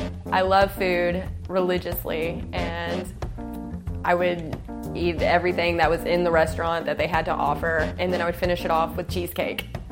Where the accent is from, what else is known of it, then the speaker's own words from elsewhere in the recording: Pasadena, Texas, United States; I'm from Pasadena, and I'm 21 years old.